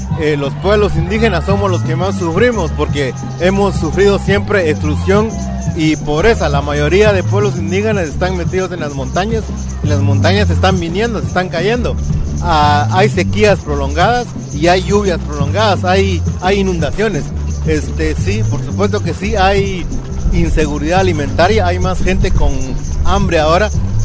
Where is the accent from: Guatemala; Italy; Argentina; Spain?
Guatemala; Soy Maya de Guatemala